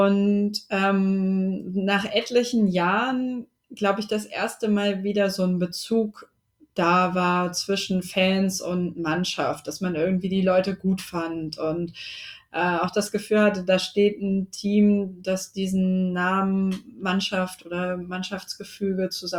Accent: Wolfenbüttel, Lower Saxony, Germany; Da bin ich groß geworden, beziehungsweise ganz ursprünglich komme ich aus Wolfenbüttel, das ist kurz vor Braunschweig.

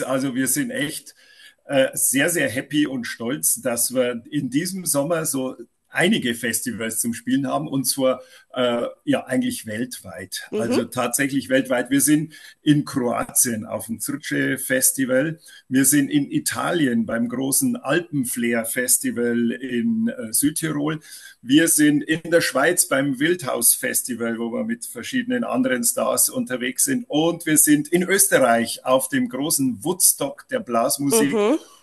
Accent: Bavaria, Germany; accent: Upper Palatinate; Ich bin zugeschaltet tatsächlich aus Bayern und zwar aus dem hohen Norden von Bayern. Das Ganze nennt sich Oberpfalz, ja. Deswegen auch mein Dialekt.

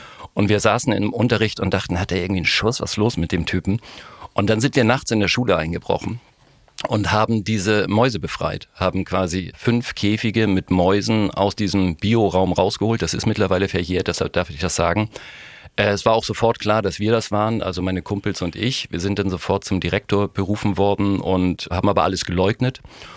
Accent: Hamburg, Germany; ich komme aus Mümmelmannsberg

